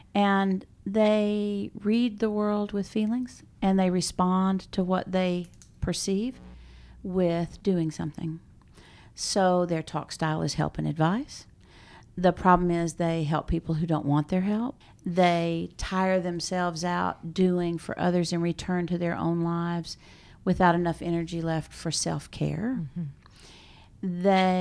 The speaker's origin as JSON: {"language": "English", "town": "Dallas", "region": "Texas", "country": "United States", "said": "So the United States is a three country, and I'm from Dallas, which is a three city."}